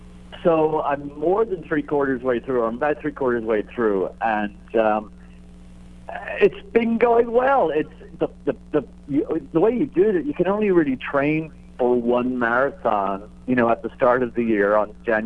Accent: Ireland; moved away; I grew up in Ireland, as you can probably tell. But I've been here quite a long time. But in Ireland, especially in the late 80s, I was a teenager

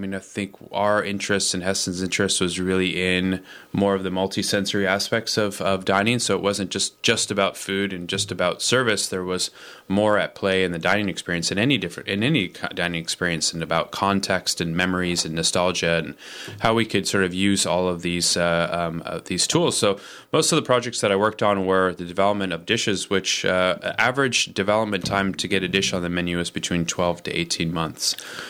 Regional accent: Japan; moved away as an adult; now in United Kingdom; And so I came from Japan to the UK and ran the Fat Duck Experimental Kitchen

